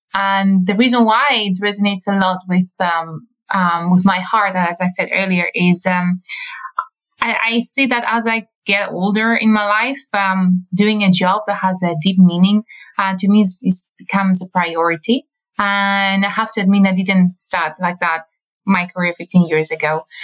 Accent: Greece; English is a second language; now in London, United Kingdom; Yes, I wish I would call you from my home in Greece, but no, I'm stuck in this in London for now.

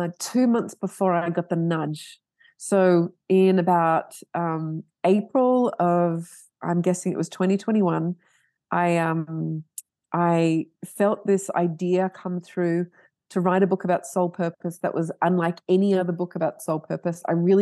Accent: Canada; born there; moved away; also born or lived in Sydney, Australia / Melbourne, Australia / Detroit, United States; I was born in Canada. And my dad moved around a lot with his business. We ended up in Sydney and Melbourne and Detroit and back in Sydney.

